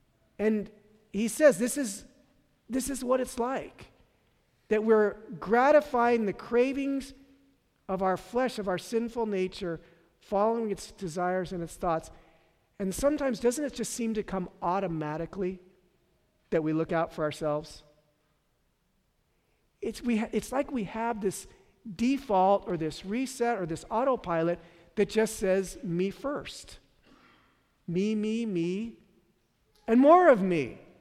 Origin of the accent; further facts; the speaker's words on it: San Francisco, California, United States; growing up in San Francisco, we would come to Fresno every summer.